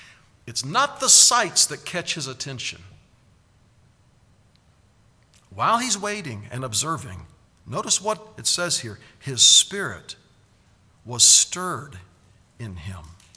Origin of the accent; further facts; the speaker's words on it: United States; and I'm a patriot, I'm an American, I'm proud to be so.